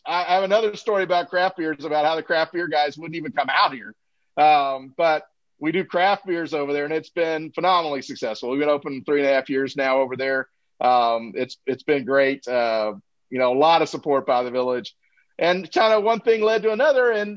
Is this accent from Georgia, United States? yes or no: yes; Georgia, United States; I grew up in Georgia. My wife grew up in Virginia. So we were kind of used to trees and mountains and hills and seasons and things like that.